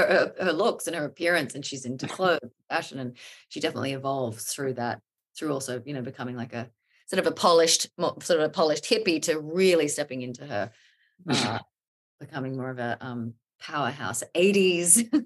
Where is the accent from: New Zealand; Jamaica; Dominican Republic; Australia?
Australia; now in New York, United States; I consider myself an Aussie.